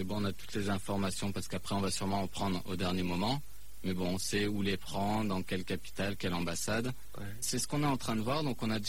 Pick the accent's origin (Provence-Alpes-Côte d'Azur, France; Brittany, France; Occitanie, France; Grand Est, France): Occitanie, France; Montpellier; also born or lived in Elbeuf; De Montpellier à la base.